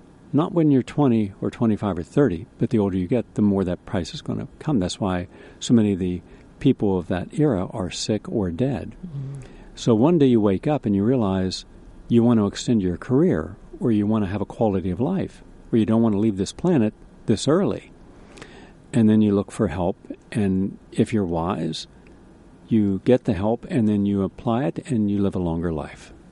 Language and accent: English; West Virginia, United States; That's my home state. The only state in America where everyone's mother and father were once brother and sister.